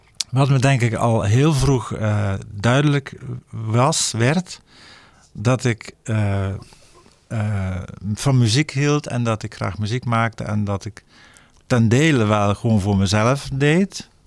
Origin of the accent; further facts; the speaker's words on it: Gelderland, Netherlands; Ik ben geboren in de Betuwe, in een heel klein dorpje. In de tijd dat er nog geen snelweg dwars doorheen liep. En lagere school ook daar zo.